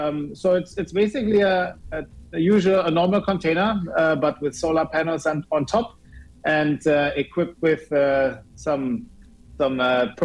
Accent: Germany; English is a second language; moved away; I'm from Germany originally, but been living here for over a decade

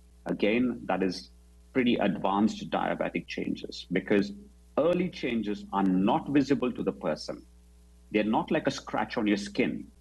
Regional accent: India; And I'm from India

